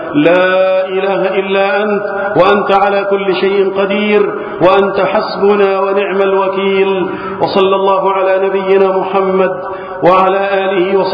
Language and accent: Arabic; Egypt; اللهم احفظ بلدنا مصر وسائر بلاد المسلمين من الفتن.